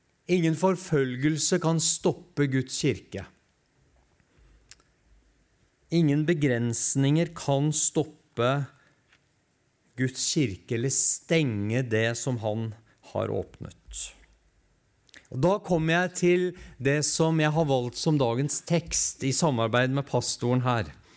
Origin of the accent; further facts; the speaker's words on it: Eastern Norway, Norway; Det er jo ikke så veldig lenge siden vi igjen ble møtt av overskrifter i avisene, i hvert fall hjemme på Østlandet, der det står «Kirkene er stengt».